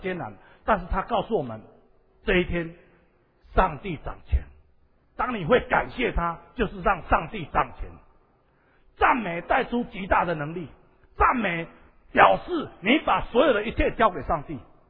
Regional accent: Taiwan; 我们台湾人常常会把这个服侍哦当成是压力

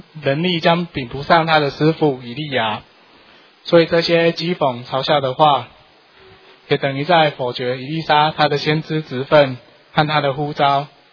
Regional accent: Taiwan; 约50-60年前，我们台湾人称16岁以上40岁以下未结婚的女子为姑娘

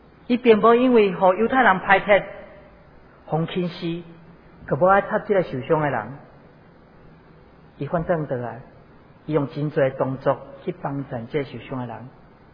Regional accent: Pingtung County, Taiwan; 因为 我本身是屏东人，所以回来的时候会经过屏东

